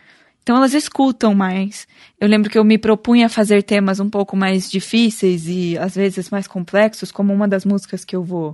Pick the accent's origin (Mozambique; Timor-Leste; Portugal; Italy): Italy; also born or lived in Brazil; Eu nasci no Brasil, mas eu fui morar na Itália quando eu tinha 2 meses de idade, voltei pro Brasil com 11.